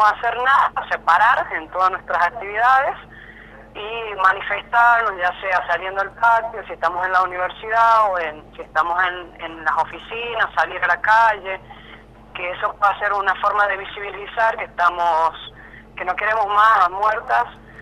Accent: La Rioja, Argentina; now in Guaymallén, Argentina; En mi caso también soy de La Rioja

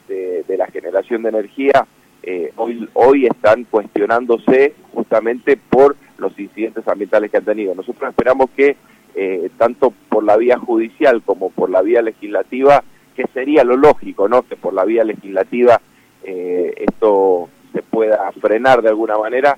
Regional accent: Mendoza, Argentina; nos enorgullecen como mendocinos

